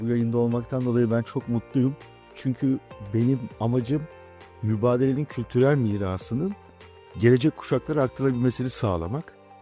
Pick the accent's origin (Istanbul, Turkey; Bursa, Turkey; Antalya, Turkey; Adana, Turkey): Istanbul, Turkey; Çatalca; born there; Ben 1983 yılında Çatalca'da doğdum. Benim ailem 1923 nüfus mübadelesiyle Batı Makedonya bölgesinden Nastić ve Grebene'den Çatalca'ya iskan edilmiş bir mübadil ailesi. Ben de 3. kuşak mübadilim.